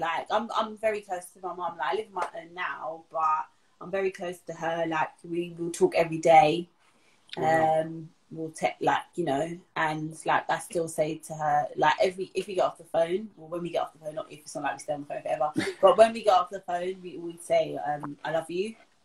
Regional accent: Jamaica; I'm Jamaican.

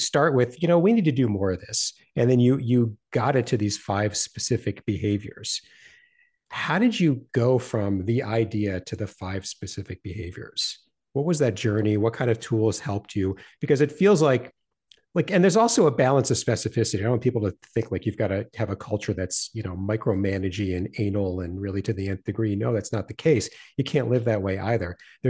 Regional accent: Northeast, United States; I'm from the Northeast. I'm a nicer person today just because it's so nice out here

